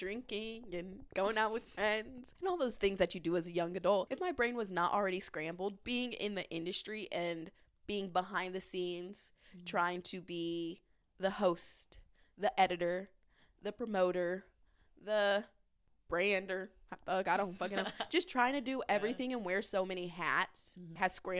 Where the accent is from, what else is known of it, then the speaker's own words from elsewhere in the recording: Midwest, United States; But we are from the Midwest.